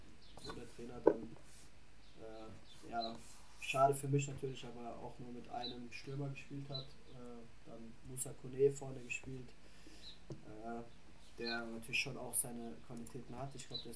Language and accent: German; Ludwigshafen, Rhineland-Palatinate, Germany; Das ist ja meine Heimat auch, sage ich mal, ich komme aus Ludwigshafen. Von daher irgendwie so eine halbe Stunde von Lautern entfernt.